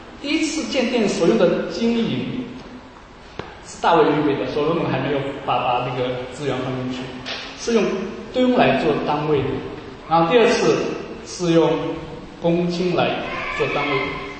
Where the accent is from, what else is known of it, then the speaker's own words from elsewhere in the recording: Wenzhou, Zhejiang, China; 在这里我举一下我拿我家乡的教会做一个例子了啊，家乡有一些教会了。那在文革期间啊，全国各地好多地方教会都因为政治的原因关闭了。那当时在温州有一些弟兄姐妹们持守信仰啊